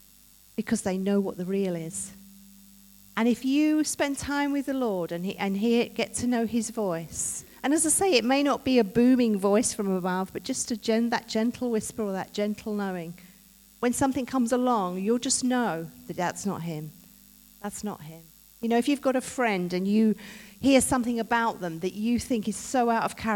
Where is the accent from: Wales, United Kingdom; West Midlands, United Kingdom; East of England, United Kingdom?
East of England, United Kingdom; Leigh-on-Sea; I was brought up in Leon Sea in Essex, so I love the seaside